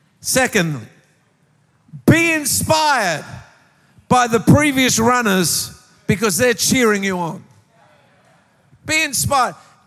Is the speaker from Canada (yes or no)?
no; Papua New Guinea; born there; I was born in Papua New Guinea.